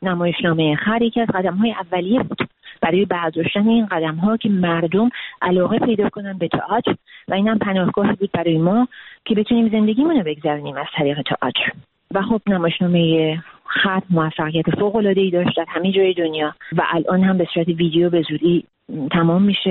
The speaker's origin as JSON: {"language": "Persian", "country": "Iran", "tie": "born there", "said": "من ایرانی هستم، من در ایران به دنیا آمدم، ایران مملکت منه، ایران بوم منه، من عاشق ایران هستم"}